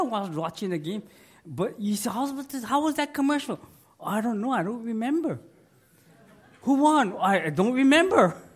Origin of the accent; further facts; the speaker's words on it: Hawaii, United States; When I go vacation and they ask me, where are you from? I say, oh, I'm from Hawaii.